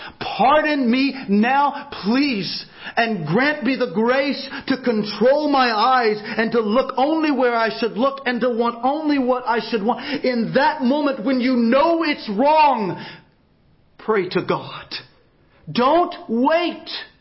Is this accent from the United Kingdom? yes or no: no; Texas, United States; I'm from Texas. I've ridden horses. I know a little bit about them.